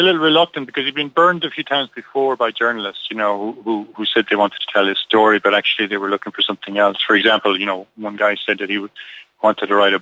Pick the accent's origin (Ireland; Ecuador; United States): Ireland; I'm Irish, I lived through this, you know, I interviewed these people before, I know this world.